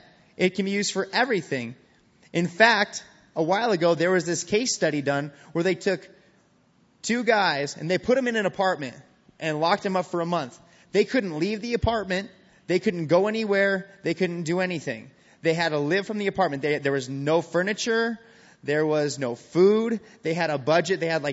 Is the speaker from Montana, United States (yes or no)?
yes; Missoula, Montana, United States; I am from Missoula, Montana. You guys probably can't even pronounce that, but that's cool.